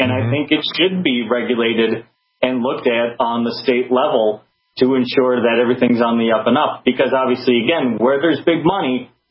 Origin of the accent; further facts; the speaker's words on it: United States; you know, as an American, that should be a really frightening situation.